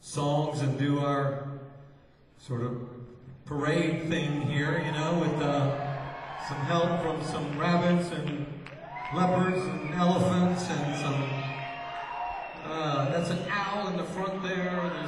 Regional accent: Oklahoma City, Oklahoma, United States; All right, we're … And we come all the way from Oklahoma City, Oklahoma. Not today, but I mean, that's where we're from.

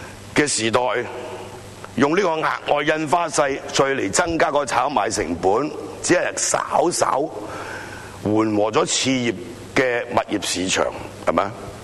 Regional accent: Hong Kong; 就是我哋香港人心理不平衡啊嘛

